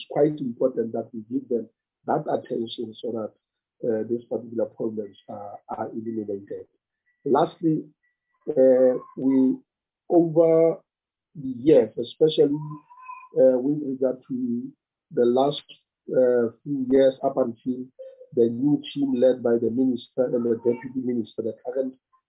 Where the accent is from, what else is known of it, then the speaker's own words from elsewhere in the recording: North West, South Africa; I come from the Northwest Province, as most of you are aware.